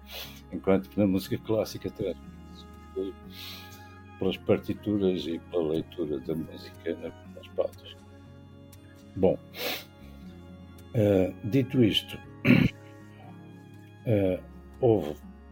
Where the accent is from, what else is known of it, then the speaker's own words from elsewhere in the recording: Porto, Portugal; embora tivesse voltado ao Porto, que era a minha terra.